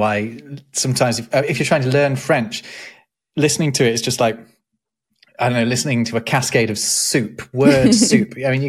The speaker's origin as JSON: {"language": "English", "town": "Derby", "region": "East Midlands", "country": "United Kingdom", "tie": "born or raised there", "said": "my hometown, Derby, we're not fancy people in Derby."}